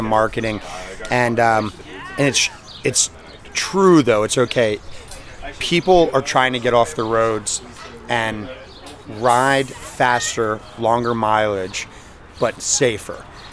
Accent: Phoenixville, Pennsylvania, United States; I'm from Phoenixville, Pennsylvania.

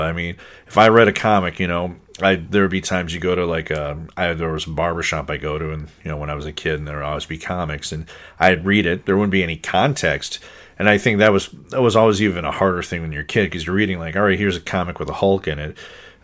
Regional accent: Saint Paul, Minnesota, United States; For me, when I was growing up in St. Paul before I met you, there was a comic book shop that wasn't close.

